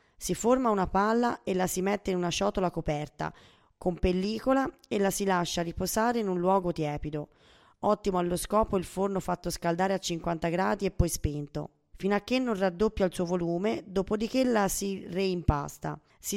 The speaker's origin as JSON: {"language": "Italian", "town": "Genoa", "region": "Liguria", "country": "Italy", "said": "Io, da buona genovese, voglio darvi la ricetta della famosa fugassa"}